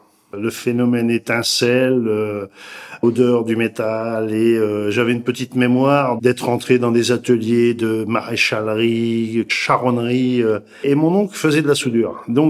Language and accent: French; Centre-Val de Loire, France; dans ma région natale, qui est le Loir-et-Cher, vers Blois.